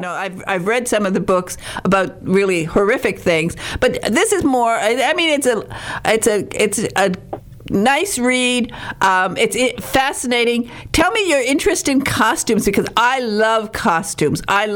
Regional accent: Michigan, United States; I'm a girl from Michigan

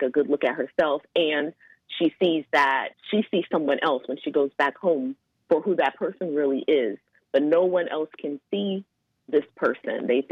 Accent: Virginia, United States; also born or lived in South Carolina; So I grew up in Northern Virginia. So it was a little town, but then it was right outside of like the DC metro area.

